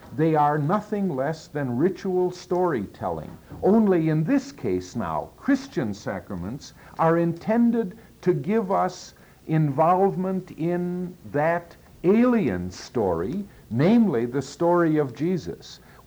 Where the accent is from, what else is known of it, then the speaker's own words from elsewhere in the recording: Lower Saxony, Germany; because I come from Ostfriesland, which is that part of Germany near Holland